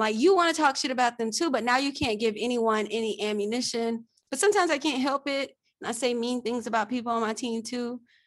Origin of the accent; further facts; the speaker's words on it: Atlanta, Georgia, United States; Like I'm from Atlanta.